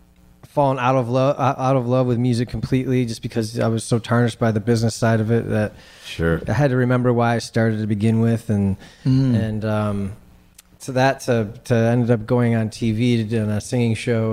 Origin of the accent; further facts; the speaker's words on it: Detroit, Michigan, United States; I'm from Detroit.